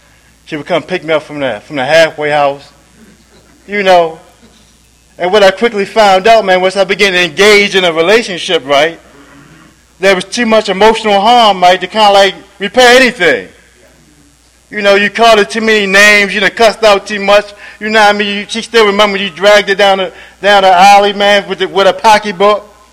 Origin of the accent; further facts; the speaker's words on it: Baltimore, Maryland, United States; My mother had me, she was 14 years old, man. We grew up in West Baltimore.